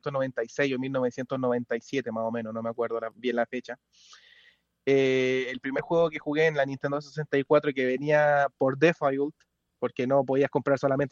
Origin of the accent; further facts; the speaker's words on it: Chile; Sí, soy oriundo de Chile.